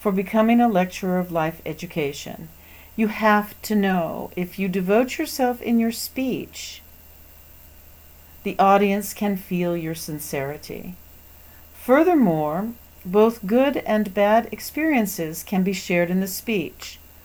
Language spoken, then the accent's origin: English; Taiwan; from Taiwan.